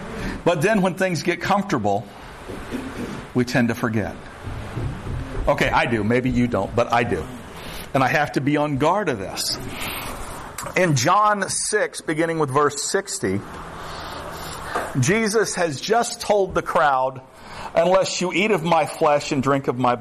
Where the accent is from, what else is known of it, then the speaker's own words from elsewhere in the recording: the South, United States; I grew up in the South. Y'all understand that.